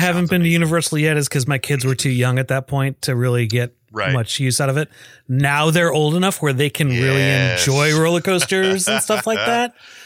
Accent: Minnesota, United States; also born or lived in Chicago, United States; I was born in the Chicago area and lived there till I was 4. And then we moved to Minnesota

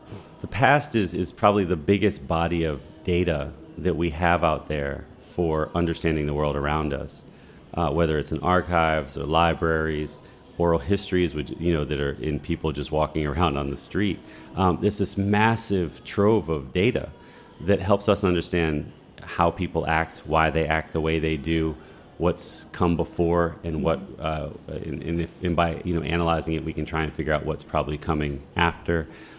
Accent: Baltimore, Maryland, United States; Sure. I grew up in Baltimore. Started coming to D.C. when I was in high school.

